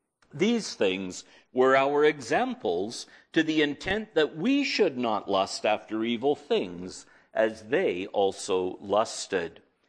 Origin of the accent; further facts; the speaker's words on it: Ontario, Canada; About 50 kilometers or so from my hometown is the settlement of Lowther.